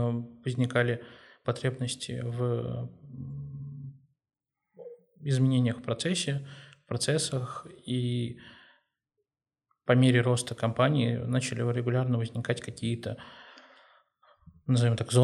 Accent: Saint Petersburg, Russia; Я коренной петербуржец.

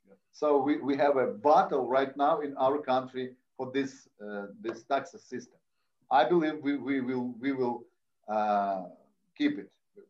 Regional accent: Lviv, Lviv Oblast, Ukraine; English is a second language; No, I am only from Lviv.

